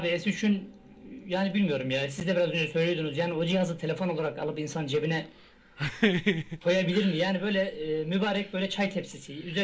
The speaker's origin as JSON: {"language": "Turkish", "region": "Sivas", "country": "Turkey", "lives_now": "Istanbul, Turkey", "said": "Aslen Sivaslıyım. 81 doğumluyum. İstanbul'da oturuyorum."}